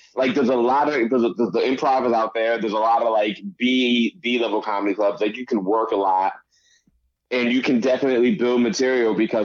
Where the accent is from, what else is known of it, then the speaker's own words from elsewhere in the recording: Palm Bay, Florida, United States; also born or lived in Brooklyn; I grew up in Florida. I grew up in a really small town called Palm Bay, Florida.